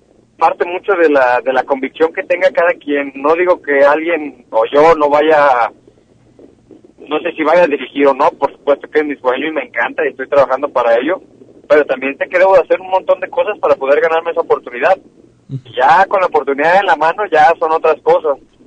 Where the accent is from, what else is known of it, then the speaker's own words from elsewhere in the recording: Mexico; pues uno como mexicano dice, bueno, pues por ser mexicano, ¿no? Por ser mexicano, nada.